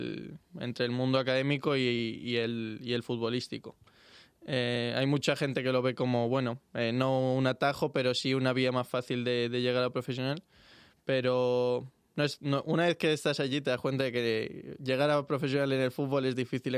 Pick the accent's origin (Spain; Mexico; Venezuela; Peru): Spain; Madrid, Community of Madrid; nací en el Hospital 12 de Octubre, soy del centro de Madrid. Pero toda mi vida he crecido en Vallecas.